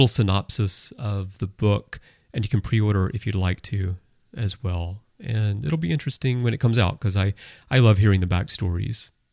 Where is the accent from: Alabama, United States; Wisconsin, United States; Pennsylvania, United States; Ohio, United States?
Alabama, United States; moved away; I am originally from Alabama. I've been gone for a very long time. I've lived in different countries. Speak multiple languages, and therefore my accent has become very strange over the years.